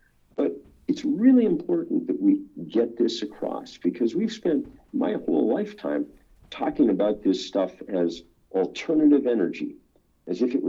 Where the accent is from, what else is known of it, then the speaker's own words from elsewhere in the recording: Lexington, Massachusetts, United States; I grew up in Lexington, Massachusetts, you know, where Paul Revere came once he saw the two lanterns up there in the steeple.